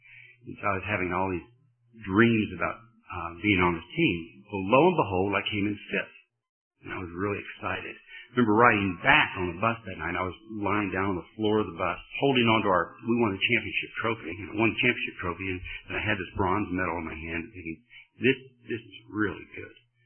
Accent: United States; See, when you're an American living overseas, being an American means a lot more than it means to be an American in this country.

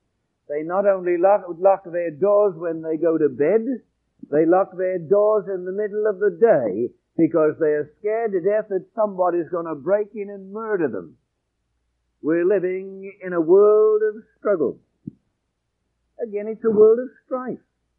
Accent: New Jersey, United States; I come from New Jersey.

